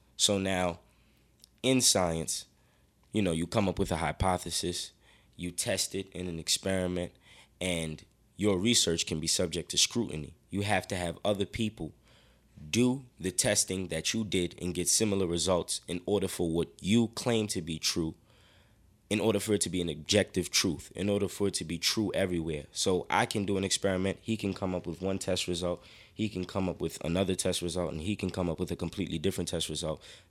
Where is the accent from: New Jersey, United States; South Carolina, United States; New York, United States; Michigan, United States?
New York, United States; Brooklyn; I'm from Brooklyn, New York, and I'm 17